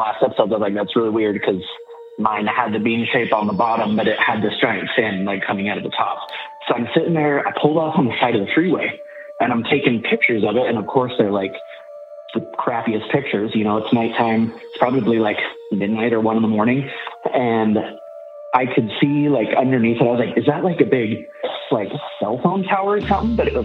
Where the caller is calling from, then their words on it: Utah, United States; calling from Utah.